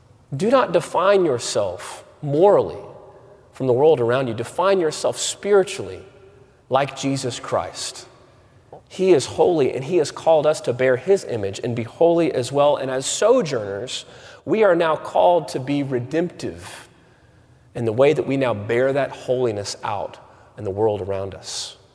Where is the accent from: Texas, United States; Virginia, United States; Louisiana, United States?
Texas, United States; Waco; I grew up in Waco, Texas. All right, so any Bears? I wasn't a Bear, but that's where I grew up. I grew up my entire childhood.